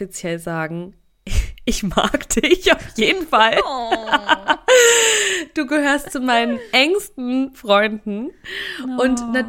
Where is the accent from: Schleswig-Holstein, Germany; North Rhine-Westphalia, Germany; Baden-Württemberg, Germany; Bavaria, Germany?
Bavaria, Germany; ich bin in Franken aufgewachsen und die Franken, die sagen auch ganz oft sowas wie, ist nicht schlecht.